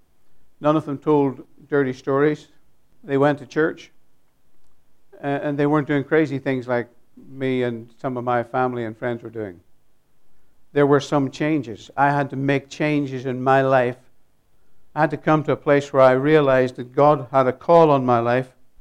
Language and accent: English; Ireland; I'm from Ireland. I was a policeman. My family were all seasoned drinkers.